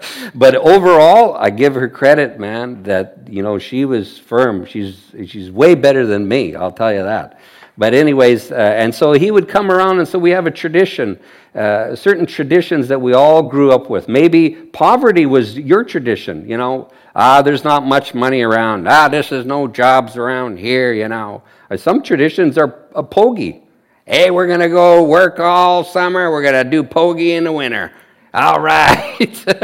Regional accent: Saskatchewan, Canada; When I grew up in Saskatchewan

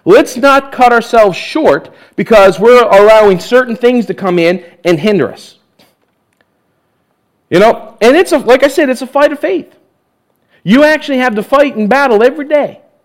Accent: Newfoundland and Labrador, Canada; You know, I'm from Newfoundland, if you, those of you who don't know.

